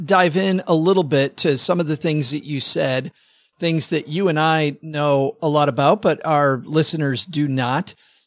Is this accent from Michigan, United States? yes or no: yes; Michigan, United States; from where I grew up in Michigan, you know, right across from Ontario, you've got all this farmland right in your backyard all around you.